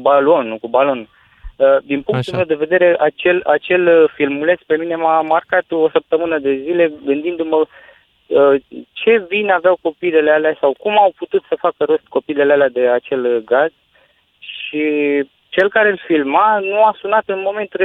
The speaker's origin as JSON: {"language": "Romanian", "country": "Romania", "said": "Problema asta cu drogurile, cred că sunt foarte multe lucruri pe care noi, ca români, ar trebui să le învățăm."}